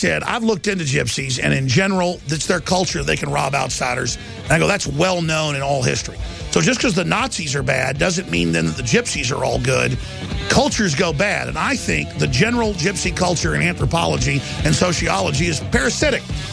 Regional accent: Dallas, Texas, United States; I grew up in Dallas, Texas, like half black, tons of black friends.

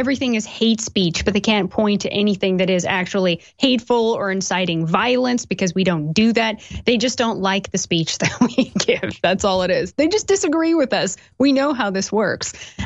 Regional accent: United States; I'm American. Yeah, okay. I'm American.

